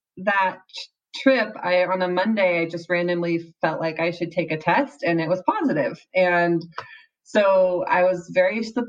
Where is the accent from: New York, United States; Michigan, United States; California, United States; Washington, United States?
Washington, United States; Seattle; now in Utah, United States; Yeah, so I am from the Seattle area, but I recently moved to Utah with my husband, Mike, our son, Oliver, and our two big golden doodles, Remy and Walter.